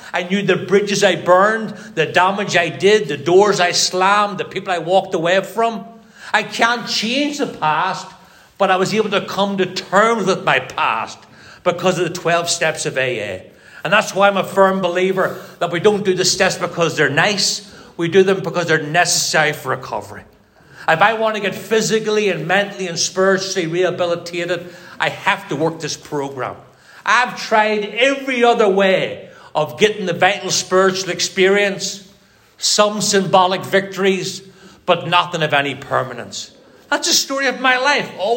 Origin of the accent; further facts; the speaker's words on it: Northern Ireland, United Kingdom; So I'm growing up in Northern Ireland.